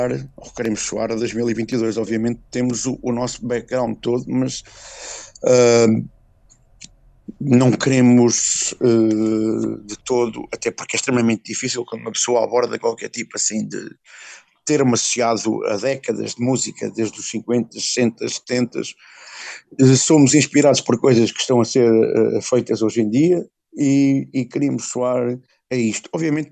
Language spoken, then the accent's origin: Portuguese; Coimbra, Portugal; eu sou de Coimbra e amo a minha cidade